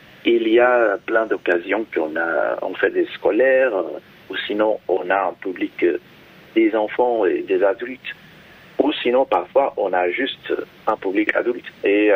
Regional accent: Brazil; Donc, et nous venons de Brésil, tous les deux.

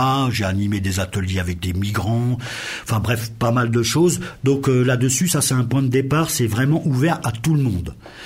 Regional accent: Pays de la Loire, France; Je suis originaire de la Sarthe, moi. Il n'y a pas très très longtemps, 6-7 ans que je suis à Saint-Nazaire en Royan.

